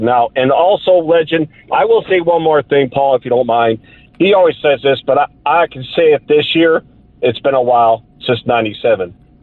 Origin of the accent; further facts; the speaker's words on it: Huntsville, Alabama, United States; I'm from Huntsville, Alabama.